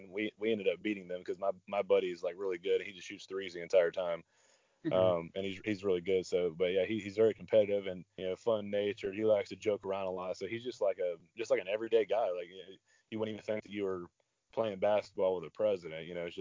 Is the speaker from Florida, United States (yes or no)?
yes; Palm Coast, Florida, United States; I was born in Jacksonville, but I grew up in Palm Coast, Florida. I'm not sure if you guys know where that's at, but it's about 30 minutes north of Daytona Beach.